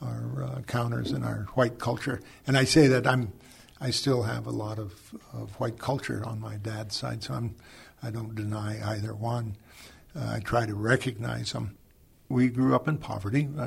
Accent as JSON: {"language": "English", "region": "Montana", "country": "United States", "tie": "born or raised there", "also_born_or_lived": "Spokane", "said": "I grew up in Montana. My father was born in Butte. I was actually born in Spokane because mom and dad were transients between Spokane and in Montana."}